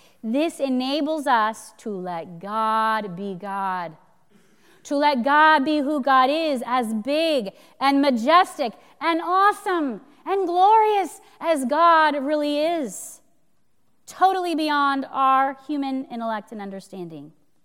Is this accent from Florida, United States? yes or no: no; Los Angeles, California, United States; And I grew up in Los Angeles, very much a city girl.